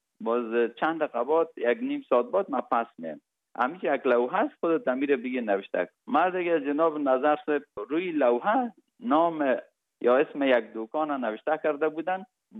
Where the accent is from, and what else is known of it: Kabul, Afghanistan; born or raised there; also born or lived in Parwan